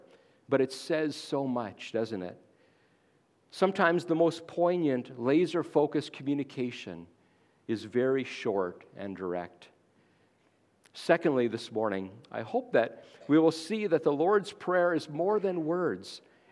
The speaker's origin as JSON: {"language": "English", "country": "Canada", "tie": "born or raised there", "said": "When I was in school growing up in Canada, every day at my public school, we said the Lord's Prayer at the beginning of the day."}